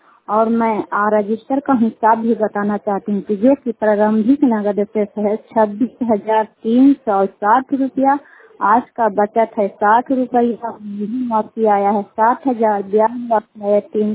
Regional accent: Kukhadiya, Bihar, India; कुखाड़िया के रहने वाले हैं। रुखाई पंचायत चंडी प्रखंड नरिंदा जिला

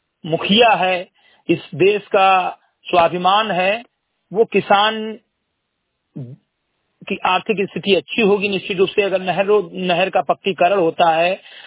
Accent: Bahraich, Uttar Pradesh, India; समाज सेवी, ग्राम सभा सिमरीगटी, विकास खंड मेनपुरुआ, तहसील मोतीपुर, जनपद बहराइच का निवासी हूँ।

